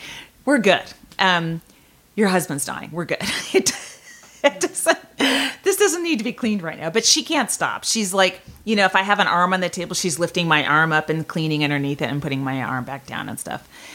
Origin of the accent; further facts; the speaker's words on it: San Francisco, California, United States; It's one of my favorite rooms. I'm from San Francisco.